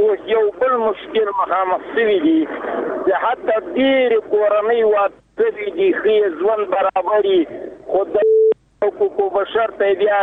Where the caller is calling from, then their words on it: Paktia, Afghanistan; زه د پکتیا دی ولایت